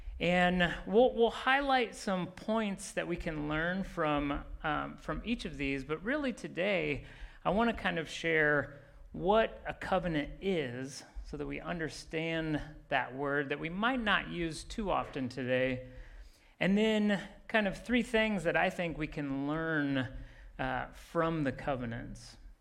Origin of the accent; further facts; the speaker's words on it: Indiana, United States; I grew up outside of a very small town in Indiana. I grew up surrounded by cornfields.